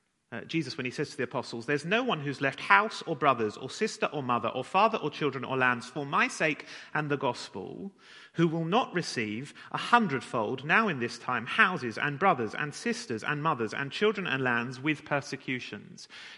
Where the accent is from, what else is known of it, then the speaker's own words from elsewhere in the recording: England, United Kingdom; It's a genuine question I would like us to think about, but we are English, so please don't shout out the answer.